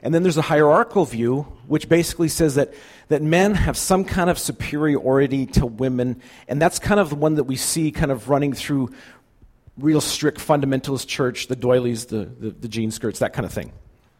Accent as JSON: {"language": "English", "town": "Richmond", "region": "British Columbia", "country": "Canada", "tie": "born or raised there", "said": "I grew up in Richmond in a church called Richmond Bethel, where Al Thiessen was at."}